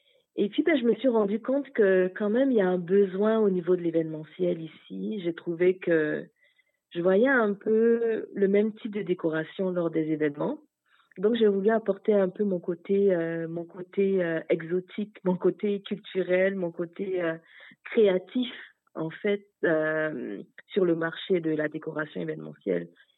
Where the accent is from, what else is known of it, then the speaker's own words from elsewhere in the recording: Côte d’Ivoire; also born or lived in France; now in Prince Edward Island, Canada; Je suis née en France. J'ai grandi en Côte d'Ivoire. Après, je suis retournée en France où j'ai étudié, où j'ai été à l'université. Puis, je suis arrivée ici à l'Île-du-Prince-Édouard.